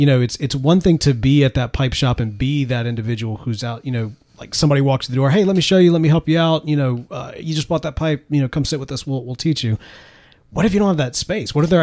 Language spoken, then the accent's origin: English; Mississippi, United States; See, this is why I'm a Mississippian living in Texas.